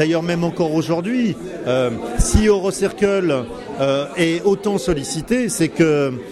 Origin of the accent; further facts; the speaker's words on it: Paris, Île-de-France, France; moi je suis parisien, donc j'arrive ici